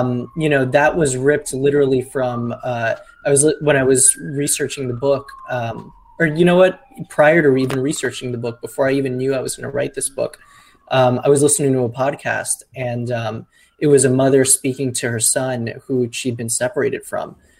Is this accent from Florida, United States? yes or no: yes; Miami, Florida, United States; My grandparents on my mother's side were undocumented immigrants from Colombia, and I'm from Miami. So I, you know, this is my culture.